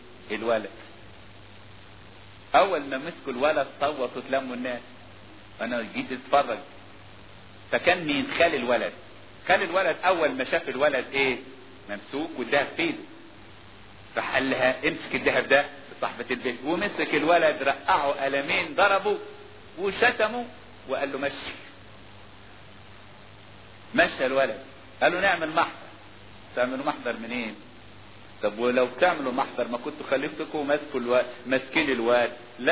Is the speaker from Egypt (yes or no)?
yes; Upper Egypt, Egypt; ده عندنا في الصعيد لما راجل يتقتل يبقى عار